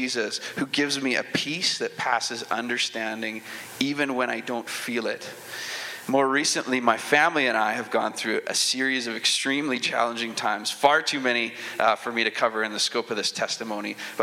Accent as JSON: {"language": "English", "town": "Abbotsford", "region": "British Columbia", "country": "Canada", "tie": "born or raised there", "said": "I grew up in Abbotsford, BC, here in beautiful British Columbia, in the loving care of wonderful Christian parents. I accepted Jesus at a very young age, and I grew up attending Central Heights Mennonite Brethren Church"}